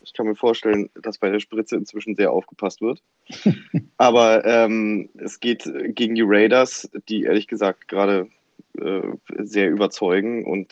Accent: Berlin, Germany; Ich bin Berliner

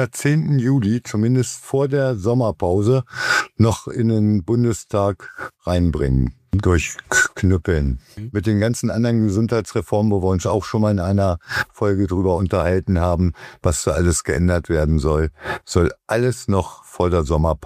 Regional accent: Göttingen, Lower Saxony, Germany; Ich komme aus Göttingen und bei uns in Göttingen, wir haben zig Krankenhäuser hier.

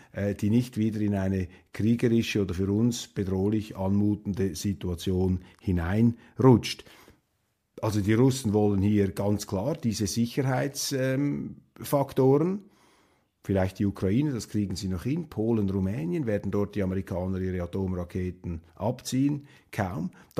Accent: Switzerland; Ja, als Schweizer kann ich da nur sagen

